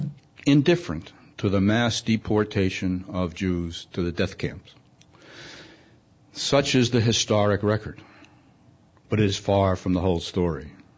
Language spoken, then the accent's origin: English; California, United States; I grew up in the Bay Area, and it's always fun to come home.